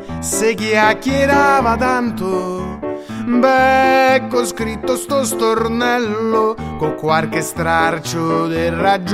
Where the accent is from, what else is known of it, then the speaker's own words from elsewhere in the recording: Rome, Lazio, Italy; signori, so romano, d'armeno 7 generazioni.